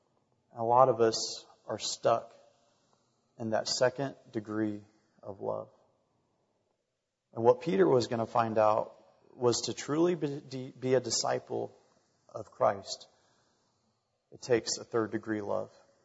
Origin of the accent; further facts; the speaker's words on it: Sri Lanka; moved away; There was a time growing up in Sri Lanka during a teenager that I had the opportunity to play the sport of rugby.